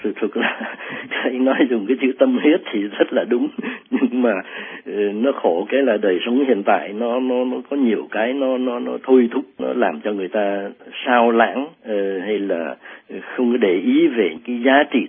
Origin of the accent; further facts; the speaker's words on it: Southern Vietnam, Vietnam; also born or lived in Rạch Giá / Long Xuyên; tôi là người tuy là nói dòng Bắc và gốc thì cha mẹ miền Bắc, nhưng tôi sinh trưởng ở Nam